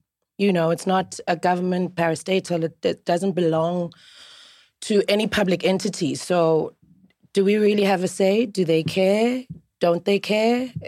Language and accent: English; South Africa; it's something I've started learning as a South African whenever I have visitors.